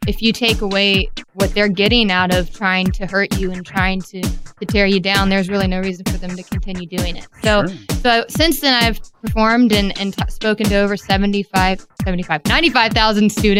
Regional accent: Virginia Beach, Virginia, United States; That one, I grew up around Virginia Beach area and going on vacation in the Carolinas on the East Coast.

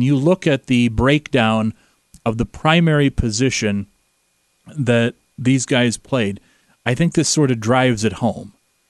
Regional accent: DeWitt, Iowa, United States; and we say, well, we're from DeWitt, Iowa.

